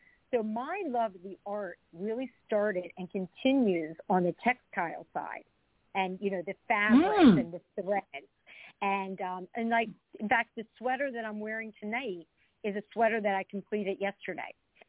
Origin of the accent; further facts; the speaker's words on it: Pennsylvania, United States; I grew up outside of Philadelphia. They also grew up outside of Philadelphia.